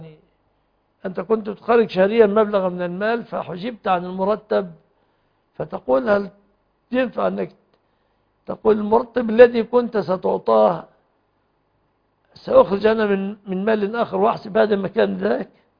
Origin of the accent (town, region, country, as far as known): Egypt